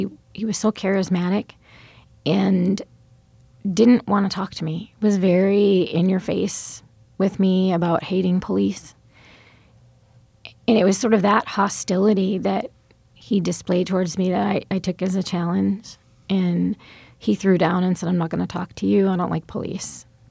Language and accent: English; New York City, New York, United States; I mean, I'm from New York City. I went to college in Boston.